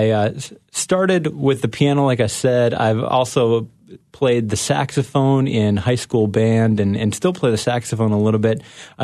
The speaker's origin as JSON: {"language": "English", "region": "Minnesota", "country": "United States", "said": "it was my fifth birthday that really culminates me as a Minnesotan."}